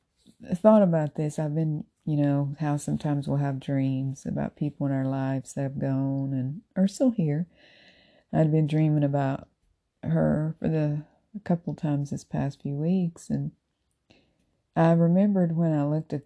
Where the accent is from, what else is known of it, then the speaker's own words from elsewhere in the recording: Tennessee, United States; now in Florida, United States; you know I'm originally from Tennessee.